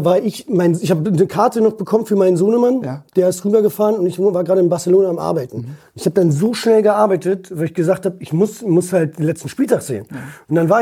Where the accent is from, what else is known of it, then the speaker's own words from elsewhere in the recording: Berlin, Germany; born there; Ich bin in Berlin geboren.